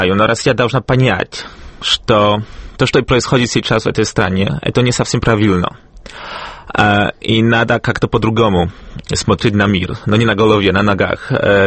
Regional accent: Krakow, Lesser Poland, Poland; Russian is a second language; В Кракове довольно успешно, я сам из Кракова

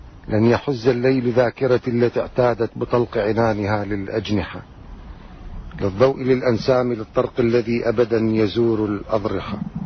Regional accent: Baghdad, Baghdad Governorate, Iraq; born there; ولدت في بغداد عام 1964، عمري الأدبي 28 سنة، شاعر ومسرحي وطالب علوم دينية،

